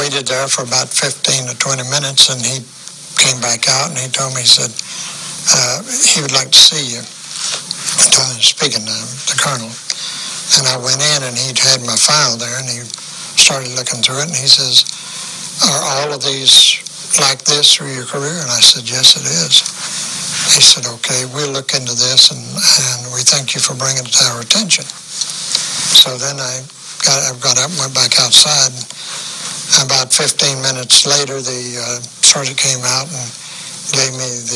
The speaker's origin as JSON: {"language": "English", "region": "Alabama", "country": "United States", "tie": "born or raised there", "said": "Well, I had gone over to see the congressman from my home state, Alabama."}